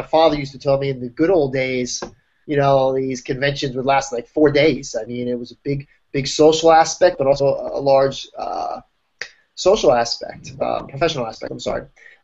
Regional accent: New Jersey, United States; moved away as an adult; now in New York, United States; Born and raised, but now I'm a New Yorker.

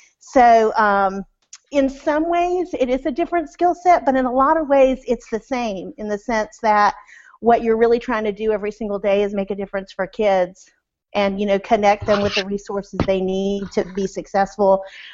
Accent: Washington, United States; Well, I grew up in Washington State.

